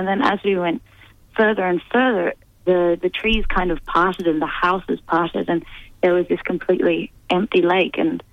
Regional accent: Australia; also born or lived in United Kingdom; now in Berlin, Germany; I grew up in Australia. I've been living over in the UK in Berlin for the last 7 years.

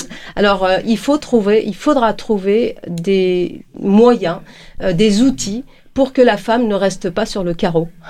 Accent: Algeria; En fait, bon, quand on est algérien, on le connaît.

